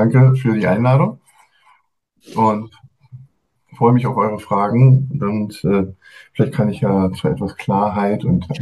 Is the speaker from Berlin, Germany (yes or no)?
yes; Berlin, Germany; Ich bin in West-Berlin geboren. West-Berlin heißt, ich bin schon ein bisschen älter. Und dort dann auch zur Schule gegangen und habe auch an der FU Berlin Veterinärmedizin studiert.